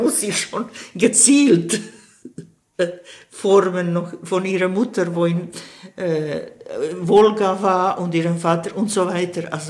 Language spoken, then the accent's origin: German; Switzerland; ich bin Schweizer. Und in diesem Schweizer hat ein Türke Platz.